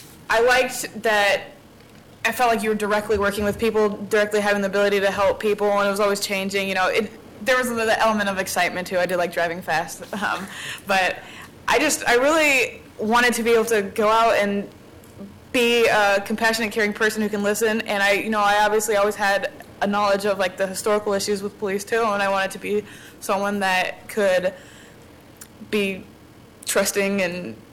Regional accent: Seattle, Washington, United States; now in Portland, United States; I grew up in Seattle. And then since living in Portland, I've lived in Portland and all the suburbs.

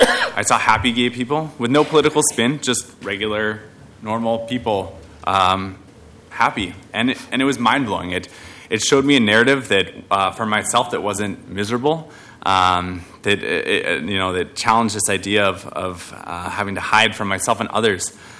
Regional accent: Salem, Oregon, United States; So I grew up outside of Salem, Oregon, which isn't the most progressive place, but also not the most conservative.

